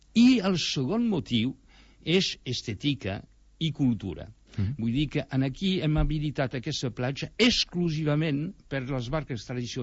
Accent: Occitania, France; now in L'Escala, Spain; Jo sóc català del nord i puc dir que a Colliure, Banyuls i tot això hi ha haguts com aquí

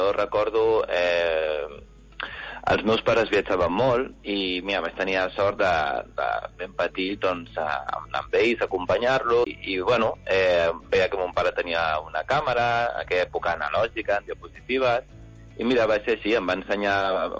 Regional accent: Catalonia, Spain; perquè jo també sóc d'un delta, però jo sóc del delta del Llobregat

